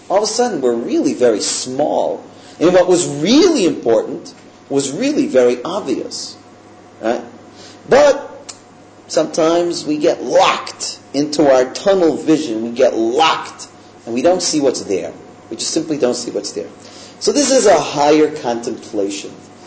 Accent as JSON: {"language": "English", "town": "Manhattan", "region": "New York", "country": "United States", "said": "You have to understand, we're from Manhattan. We see lots of walls, I mean big walls, and very impressive walls"}